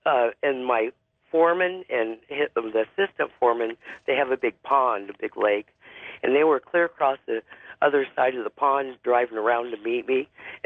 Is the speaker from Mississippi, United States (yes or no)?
no; Iowa, United States; I'm from Iowa.